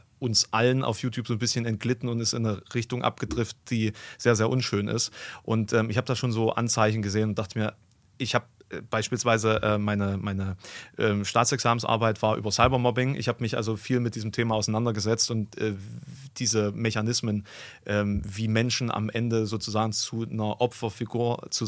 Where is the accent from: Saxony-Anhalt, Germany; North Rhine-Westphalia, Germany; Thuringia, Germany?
Saxony-Anhalt, Germany; Ich komme ja auch aus Sachsen-Anhalt.